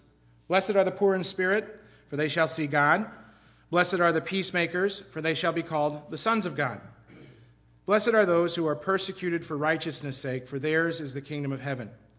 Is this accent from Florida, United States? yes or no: no; Waterloo, Iowa, United States; When I was growing up in Waterloo, Iowa, one of the speakers that riveted me was